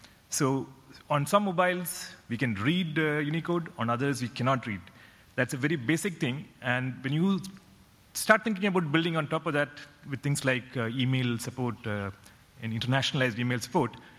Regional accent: India; I'm from India

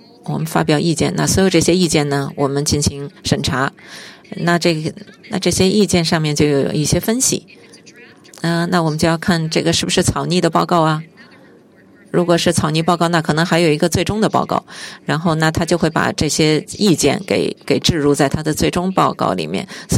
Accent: Nigeria; Chinese is a second language; 我是尼日利亚来的英才。

